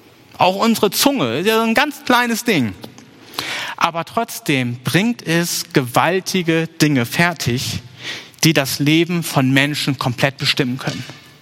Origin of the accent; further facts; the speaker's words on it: Papenburg, Lower Saxony, Germany; hier in Papenburg werden die ja gebaut, in meiner Heimat da teilweise.